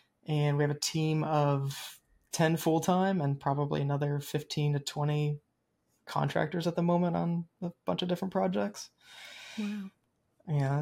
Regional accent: Ohio, United States; And I'm from Ohio, so I decided to move a little bit closer to family

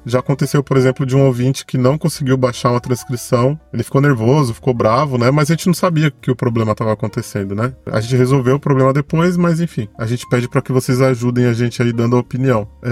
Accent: Brazil; Nós que falamos português fluentemente, nós que somos brasileiros, a gente pode não ter muito bem uma noção

